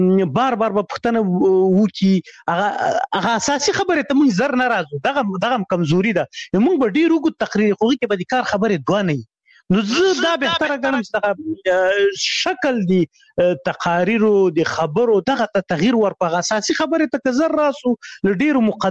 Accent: Khyber Pakhtunkhwa, Pakistan; ما ماشومتوب په شمشتو کې تیر کړی، شمشتو مهاجرینو کمپوس هغه دی

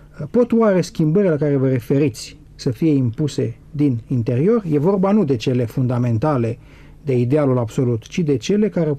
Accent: Romania; astăzi suntem confruntați, ca români, cu o situație de viață și de moarte pentru poporul nostru

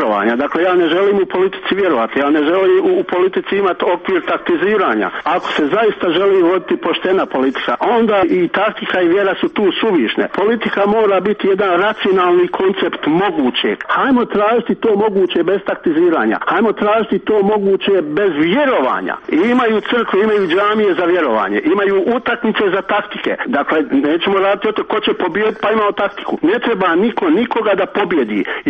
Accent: Bosnia & Herzegovina; kao njen građanin, kao Bosanac, kao gnostik, dakle ni vjersko, ni konfesionalno, ni etničko

